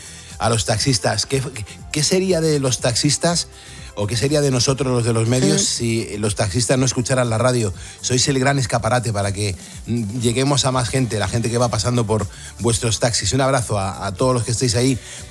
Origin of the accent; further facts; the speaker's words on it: Cantabria, Spain; Ahora mismo estoy en Cantabria porque además soy de Cantabria.